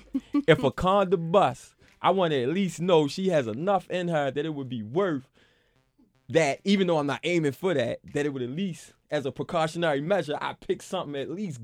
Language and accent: English; Baltimore, Maryland, United States; I'm from Baltimore, so I know you love the way I say you.